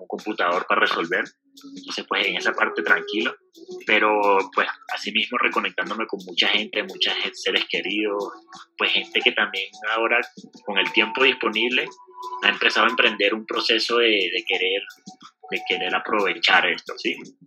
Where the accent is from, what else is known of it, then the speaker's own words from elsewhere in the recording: Venezuela; now in Colombia; soy venezolano, tengo 28 años, hace 3 años que vivo en Colombia